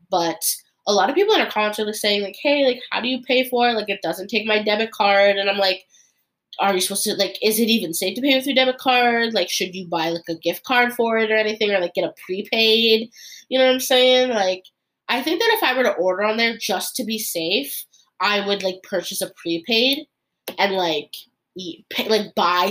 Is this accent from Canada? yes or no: yes; Canada; because I'm a Canadian.